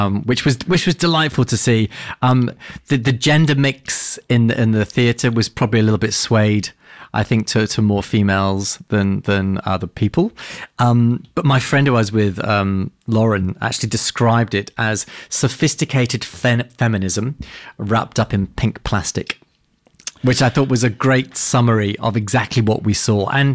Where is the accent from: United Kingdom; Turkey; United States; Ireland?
United Kingdom; as a Brit, I think back to what happened with Brexit